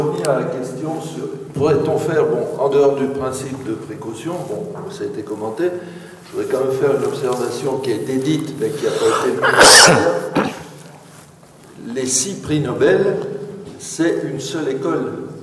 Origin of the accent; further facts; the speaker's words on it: Grand Est, France; puisque je suis d'Alsace, je ne l'ai pas dit tout à l'heure, 1961.